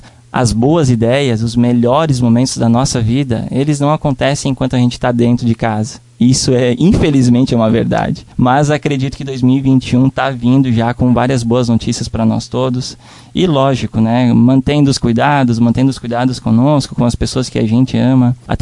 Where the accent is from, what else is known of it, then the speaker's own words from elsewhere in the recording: Guaporé, Rio Grande do Sul, Brazil; dizer que sou gaúcho, que sou de uma cidade chamada Guaporé, né?